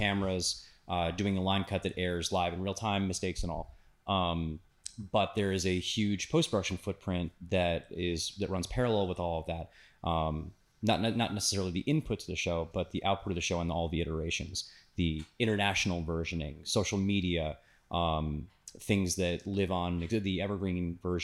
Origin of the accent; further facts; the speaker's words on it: Buffalo, New York, United States; Fun fact about me, I am from Buffalo and therefore have a giant chip on my shoulder.